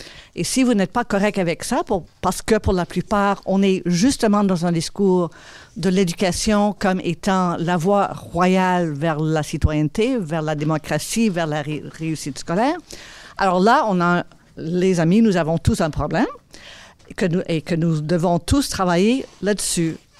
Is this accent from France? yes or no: no; Ontario, Canada; moi, je travaille beaucoup avec le système scolaire, francophone en l'occurrence, qui est divisé chez nous en Ontario